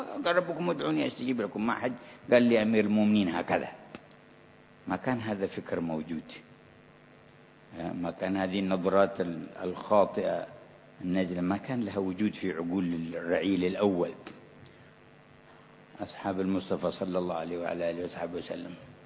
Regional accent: Yemen; كان كثير من المواطن عندنا في اليمن وغير اليمن

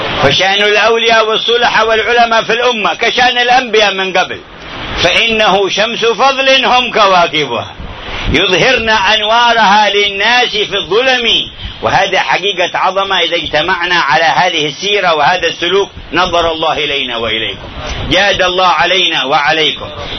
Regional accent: Hadhramaut, Yemen; قلت له هذا جده عندنا في حضرموت

